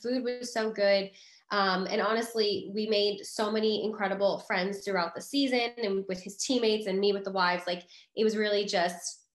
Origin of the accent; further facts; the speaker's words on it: New Jersey, United States; I mean, you know, I grew up in Jersey. I grew up on the beach.